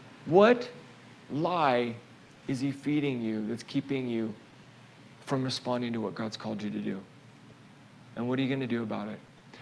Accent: Oregon, United States; moved away as an adult; now in Boise, United States; For us, it was funny because when we came to Boise, I'm originally from Oregon, okay? Grew up there and got married and then found out I had to move because of my job.

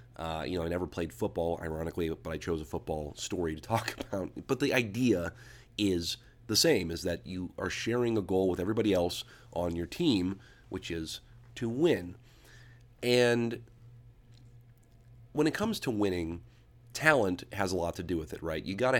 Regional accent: United States; You know, I'm an American.

